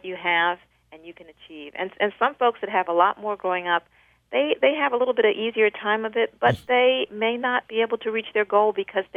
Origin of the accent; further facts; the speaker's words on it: Baltimore, Maryland, United States; I grew up in West Baltimore, in an area you might have seen on the wire, mm-hmm. In a nice working-class family, 5 kids, 2 parents, a boarder, 1 bathroom.